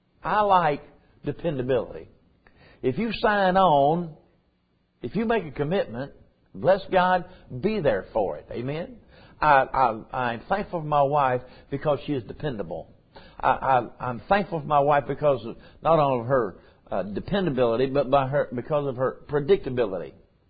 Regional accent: United States; And I'm proud to be an American.

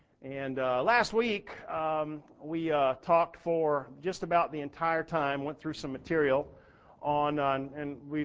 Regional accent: Texas, United States; You'll find this interesting, or at least I do, but then I'm from Texas.

